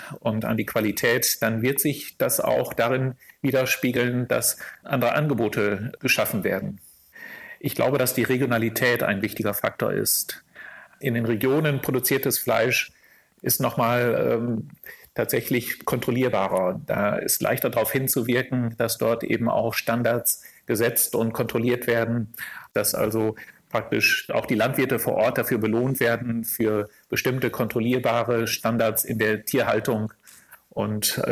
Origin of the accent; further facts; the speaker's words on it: Lower Saxony, Germany; Hier im Münsterland oder auch in meiner Heimatregion im Oldenburger Land